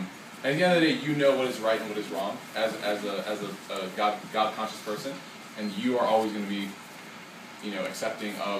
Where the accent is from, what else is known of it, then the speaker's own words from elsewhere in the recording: Chicago, Illinois, United States; I'm from Chicago, born and raised, but I moved to the South.